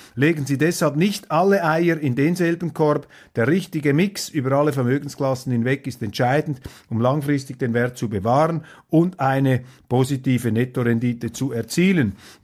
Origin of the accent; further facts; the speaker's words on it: Switzerland; als Schweizer, wir sind ja auch renitent, wir sind die Subversiven.